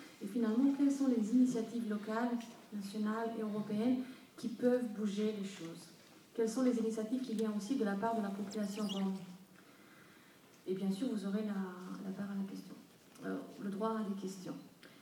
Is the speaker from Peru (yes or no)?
no; France; une des choses qui ne nous fait pas honneur en tant que Français